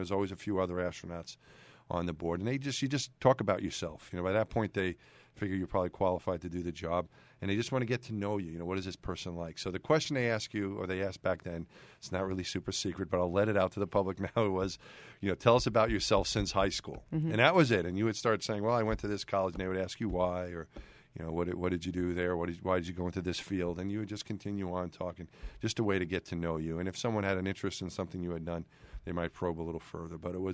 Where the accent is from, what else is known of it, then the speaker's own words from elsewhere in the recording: New York, United States; It was 1969. I'm from New York, so the Mets also won the World Series that year.